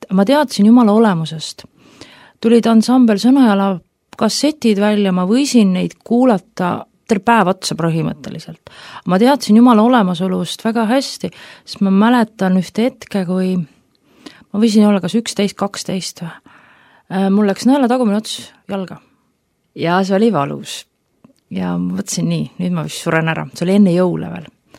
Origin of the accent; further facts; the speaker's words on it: Kilingi-Nõmme, Pärnu County, Estonia; Mina olen Pärnumaalt Kilingi-Nõmmest pärit ja Kilingi-Nõmme vabakoguduses. Lapsepõlv on mul mõeldunud samamoodi Kilingi-Nõmmes metsade vahel kasvades ja vanemate kodu on ka mul seal praeguseni.